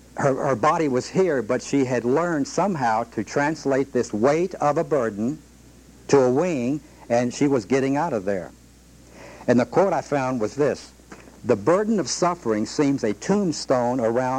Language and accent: English; Shreveport, Louisiana, United States; when he came to my hometown in Shreveport